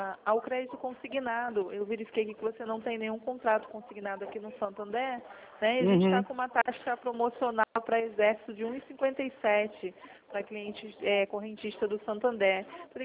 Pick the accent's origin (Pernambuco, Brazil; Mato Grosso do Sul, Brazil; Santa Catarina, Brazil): Mato Grosso do Sul, Brazil; Campo Grande; Eu sou aqui